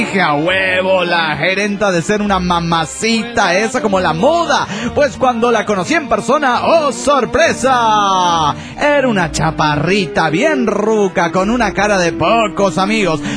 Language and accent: Spanish; Mexico City, Mexico; de la Ciudad de México.